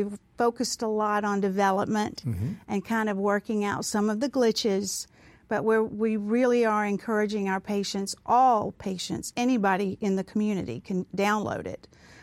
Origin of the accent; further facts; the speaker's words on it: the South, United States; You know, I grew up in the South, and we fried everything